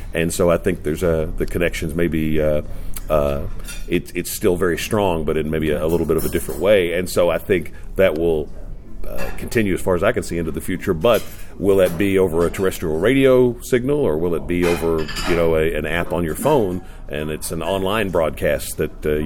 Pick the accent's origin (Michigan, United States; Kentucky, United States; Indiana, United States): Kentucky, United States; Paris; I grew up in Paris, Kentucky, which was about 20 minutes north of Lexington.